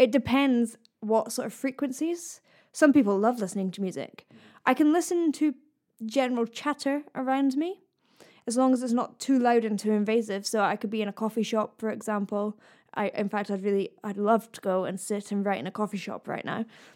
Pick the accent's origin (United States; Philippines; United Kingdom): United Kingdom; Scotland; accent: Scottish, east coast; my accent does confuse everyone. It is, in fact, Scottish, but I was born in England and my parents are English, so it's a little bit confusing because I think it's a bit mixed up. And it's from the east coast of Scotland.